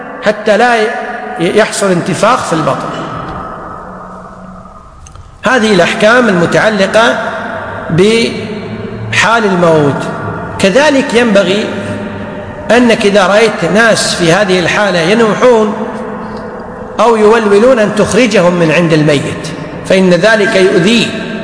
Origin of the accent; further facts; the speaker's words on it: Kuwait; واليوم في المستشفيات عندنا في الكويت ولله الحمد الأطباء يقومون بهذه المهمة